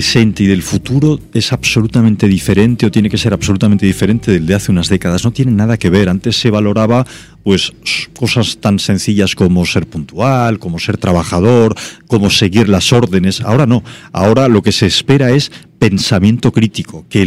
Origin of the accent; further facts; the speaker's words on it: Barcelona, Catalonia, Spain; yo soy mediterráneo, soy barcelonés